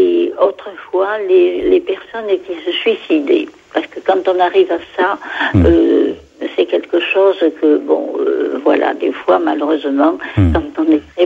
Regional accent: France; puisque nous sommes français, eh bien, je parle pour moi personnellement

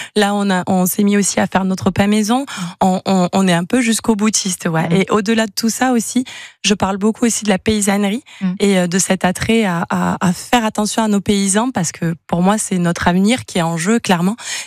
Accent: Colomiers, Occitanie, France; Moi, je suis toulousaine à la base, de Colomiers précisément.

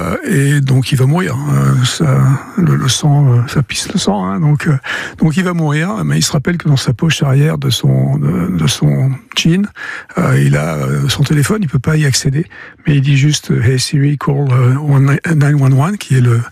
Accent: Toulouse, Occitanie, France; born there; also born or lived in Pibrac; je suis né à Toulouse, clinique des roses, qui n'existe plus, je pense.

